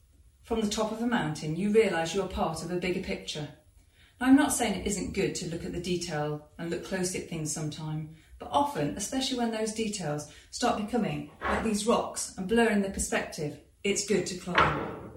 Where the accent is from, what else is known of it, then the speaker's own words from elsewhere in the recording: Ballasalla, Isle of Man; Now, I grew up on the Isle of Man. Here is a map. The whole island is only 32 miles long and 14 miles wide, but when I was a small child, it was huge. I lived in a village in the south of the island called Balasala.